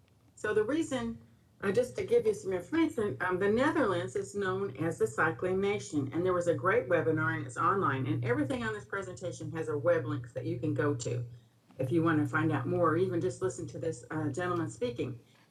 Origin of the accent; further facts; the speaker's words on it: Kentucky, United States; I'm focusing on Kentucky because I am from Kentucky